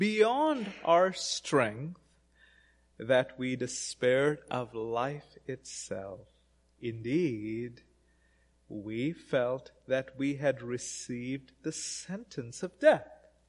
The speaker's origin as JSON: {"language": "English", "country": "India", "tie": "born or raised there", "said": "growing up in India, I'm sure some of you have heard or all of you have heard about karma."}